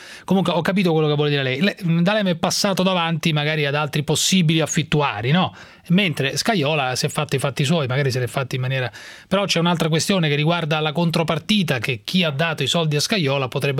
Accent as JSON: {"language": "Italian", "town": "Rome", "region": "Lazio", "country": "Italy", "tie": "born there", "said": "io sono nato a Roma, Giuseppe, sono nato a Roma."}